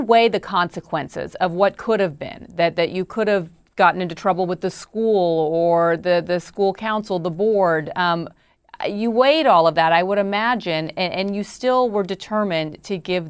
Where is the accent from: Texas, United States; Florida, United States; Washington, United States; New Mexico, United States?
Texas, United States; I grew up in Texas, this country, and especially within Texas, there's so much polarization